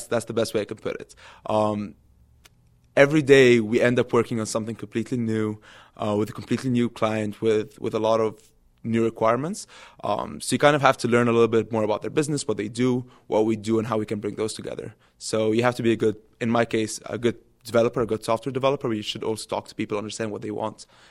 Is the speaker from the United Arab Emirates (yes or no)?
yes; Dubai, United Arab Emirates; also born or lived in Egypt; now in United States; I'm Egyptian. I grew up in Dubai. I came here for college at Penn State Barron.